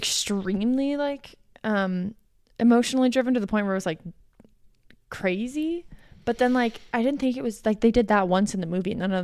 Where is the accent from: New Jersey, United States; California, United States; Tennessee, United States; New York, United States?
New Jersey, United States; accent: Jersey; Yeah, for my Jersey accent and white trash nature.